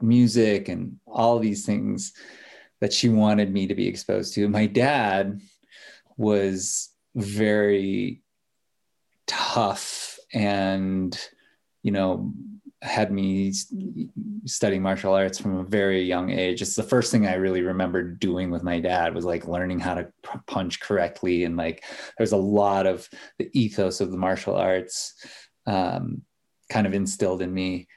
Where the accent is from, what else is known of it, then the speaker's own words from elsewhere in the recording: Minnesota, United States; growing up in Minnesota, there'd be much skiing, but, you know, I grew up in like a small university town in South Central Minnesota, and my parents were librarians.